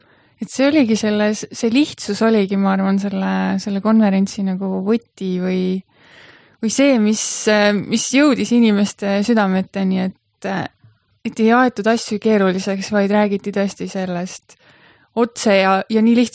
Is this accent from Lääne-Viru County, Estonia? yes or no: yes; Rakke, Lääne-Viru County, Estonia; now in Rakvere, Estonia; Rakveres olen ma nüüd elanud veidi üle 5 aasta ja pärit olen ma Rakkest.